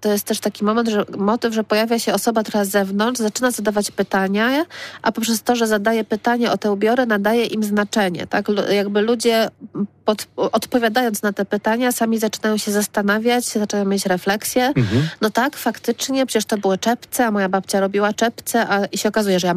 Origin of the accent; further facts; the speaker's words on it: Poznań, Greater Poland Voivodeship, Poland; ja jestem z Poznania, jestem poznanianką, ten Poznań jest dla mnie, moi rodzice nie są poznaniakami, nigdy by tak o sobie nie powiedzieli. Oni są jakby ludność napływowa, typowo na studia i tak potem zostali.